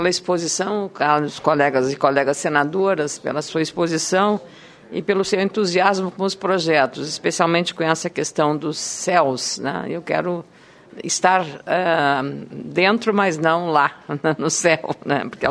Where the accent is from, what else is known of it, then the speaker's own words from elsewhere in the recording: Lagoa Vermelha, Rio Grande do Sul, Brazil; born there; A minha cidade, Lagoa Vermelha, onde eu nasci lá no Rio Grande do Sul, tem 40 mil habitantes, tá?